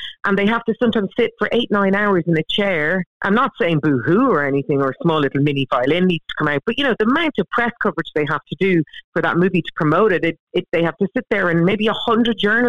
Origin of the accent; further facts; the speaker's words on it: Ireland; I'm over from Ireland.